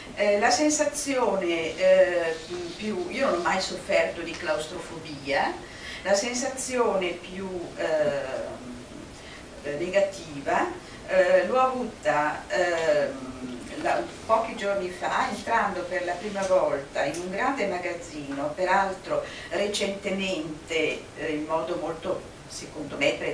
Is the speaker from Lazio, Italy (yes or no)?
no; Milan, Lombardy, Italy; also born or lived in Germany; Io sono di Milano, ho sempre vissuto in città a Milano e un po' in Germania.